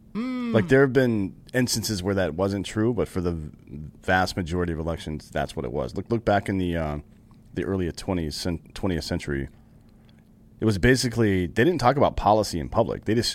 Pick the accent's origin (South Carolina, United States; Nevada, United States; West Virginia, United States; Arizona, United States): South Carolina, United States; Greenville; Greenville, South Carolina, yeah.